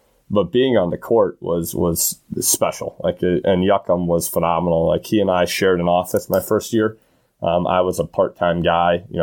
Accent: Illinois, United States; My family had all moved to Wisconsin. And so I grew up in Illinois.

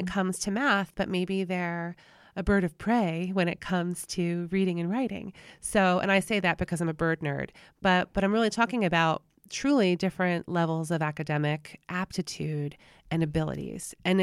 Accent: New Jersey, United States; not to sound like the Sopranos, and you know we are from New Jersey

